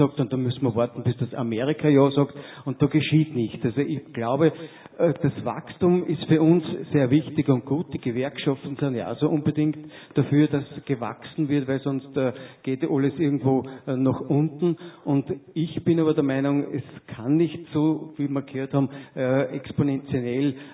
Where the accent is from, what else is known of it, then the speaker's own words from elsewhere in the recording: Austria; Und als Österreicher kann man eigentlich immer sagen, wir sind nicht in der Lage, irgendetwas zu beeinflussen.